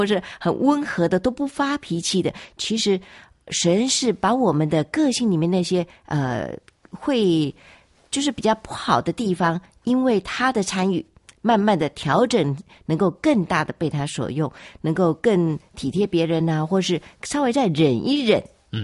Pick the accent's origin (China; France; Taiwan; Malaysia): China; 特别是我们中国人常常说江山易改本性难移